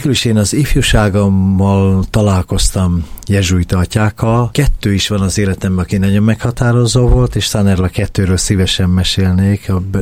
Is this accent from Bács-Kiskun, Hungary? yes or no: no; Budapest, Hungary; talán 16 éves lehettem, amikor a béketéri angyalföld szívében, a béketéri plébánián nőttem fel